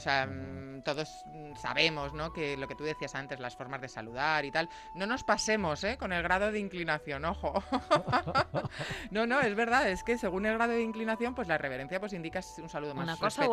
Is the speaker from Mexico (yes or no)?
no; Spain; yo en esto no soy muy española